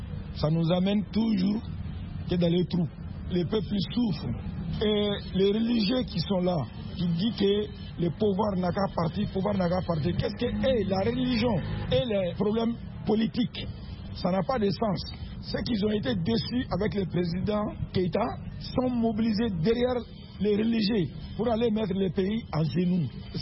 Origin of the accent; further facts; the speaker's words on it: Mali; j'ai des soucis pour mon pays d'origine. Et depuis l'indépendance, le Mali n'a jamais laissé un chef d'État fini démocratiquement son travail.